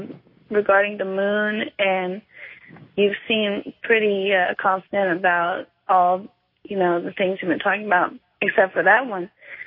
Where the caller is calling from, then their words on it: Oakland, California, United States; I'm calling from Oakland, California.